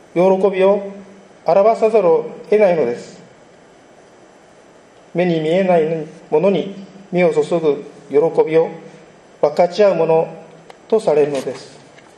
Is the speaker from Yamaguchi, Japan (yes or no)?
yes; Iwakuni, Yamaguchi, Japan; 私が生まれ育った岩国という地は米軍岩国基地があり、被爆地広島とも40キロメートルの距離であり